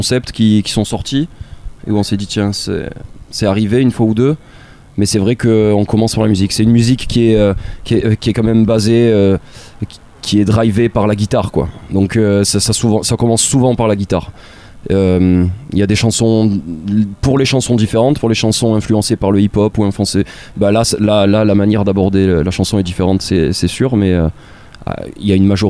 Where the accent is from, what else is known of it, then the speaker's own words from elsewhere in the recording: Marseille, Provence-Alpes-Côte d'Azur, France; Moi je suis de Marseille